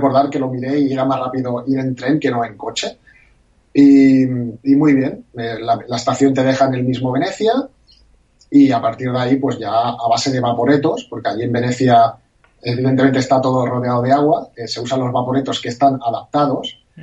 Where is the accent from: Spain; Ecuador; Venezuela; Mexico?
Spain; Barcelona, Catalonia; Sí, es muy parecido para la gente como yo, que somos de Barcelona.